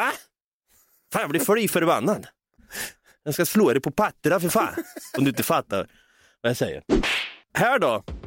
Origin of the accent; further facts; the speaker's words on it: Norrköping, Östergötland, Sweden; accent: östgötska; Vi är från Norrköping. Vi är från en arbetarstad.